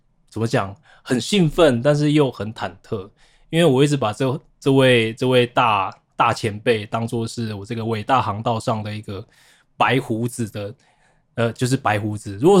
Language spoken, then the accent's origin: Chinese; Taiwan; 就让同是身为台湾人的我们，一起来听听